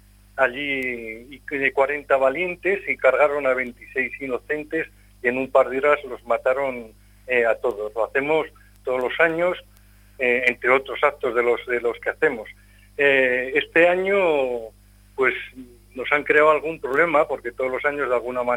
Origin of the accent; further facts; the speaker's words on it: Buñuel, Navarre, Spain; nosotros vivimos en una zona, en concreto en mi pueblo, en Buñuel.